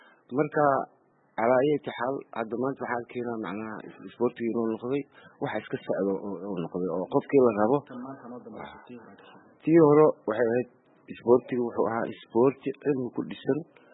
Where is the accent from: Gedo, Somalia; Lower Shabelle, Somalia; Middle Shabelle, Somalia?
Middle Shabelle, Somalia; Jowhar; born there; anigu waxaan ku dhashay Jowhar, ayaan ku dhashay, waxaan ku dhashay fushiina dukka Dalla Abdurizba, waxaan ku dhashay xaafad oo village dukka la yiraahdo oo gaalada Talyaaniga ay deganaayeen. Wabiga ayaa noo dhahay xaafad Boolamankan la yiraahdo ku dhashay.